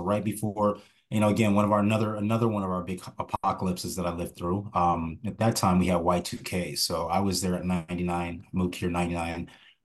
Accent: California, United States; also born or lived in Kirkland, Washington; Hey, so where I'm from, I was born in California, or Orange County, baby. Born

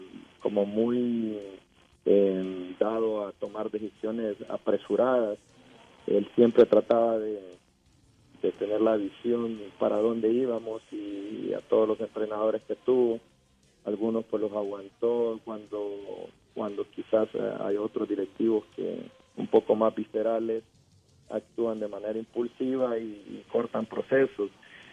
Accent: Honduras; moved away; seguimos siendo hondureños, y hay que seguir pues apoyando desde aquí a las nobles causas en Honduras

